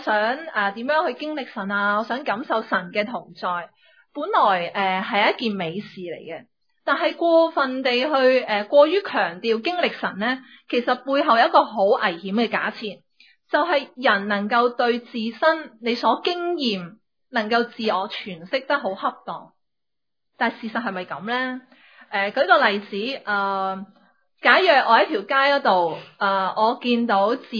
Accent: China; 我妈妈系一个泰国嘅华侨嚟嘅，咁我泰国有好多亲戚嚟嘅，但係呢我系中国人嚟嘅，我妈妈系中国人嚟嘅，不过妈妈就喺泰国出世。

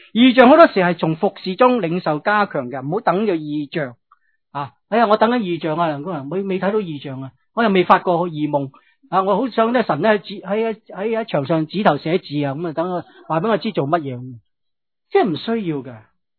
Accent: China; 我哋中国人呢真係要学嘅。

